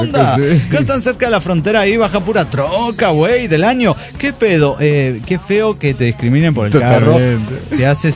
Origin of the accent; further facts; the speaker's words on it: Huaraz, Ancash, Peru; Hola, ¿cómo están? … de Huaraz, Perú.